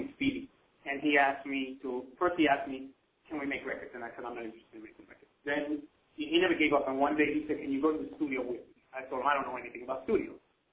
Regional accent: New York, United States; I grew up in Hell's Kitchen, and that was one of my avenues out.

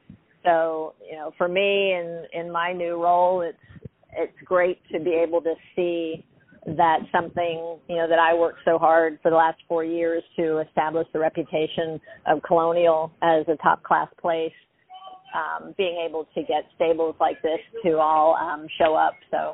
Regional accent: Virginia, United States; these races here in my home state, Virginia, at a track that I feel, you know, a big part of being a part of where it is today.

